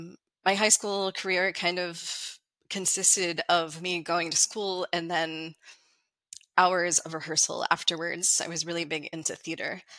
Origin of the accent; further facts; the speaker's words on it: West Virginia, United States; So I grew up in West Virginia. My parents are from a really incredibly small town in northern West Virginia called Preston County.